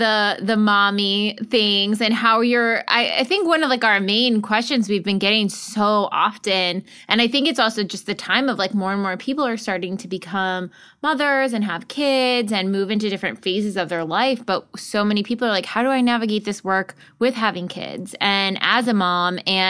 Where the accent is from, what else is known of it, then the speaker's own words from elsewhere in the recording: East Coast, United States; now in Los Angeles, United States; I mean, I'm from the East Coast. So an LA-based company, like reaching all the way to the East Coast, like obviously we're international at this point. In the suburb that I'm from